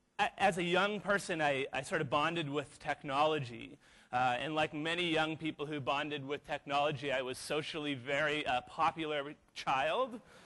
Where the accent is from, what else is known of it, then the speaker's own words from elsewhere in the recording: Vancouver, British Columbia, Canada; I'm Canadian. being here in Auckland is in particular really interesting for me. I'm from Vancouver, which feels like the two cities were separated at birth.